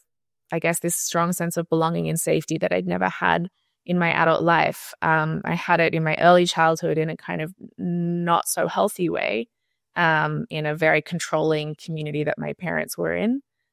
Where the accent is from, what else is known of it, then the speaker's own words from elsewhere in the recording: Australia; also born or lived in New York, United States; Yeah, so I grew up in Australia.